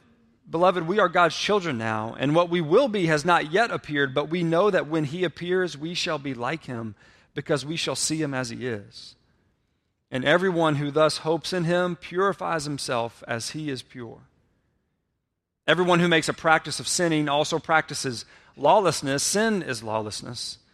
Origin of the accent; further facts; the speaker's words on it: LaGrange, United States; I'm from LaGrange, a city of 8,000 people.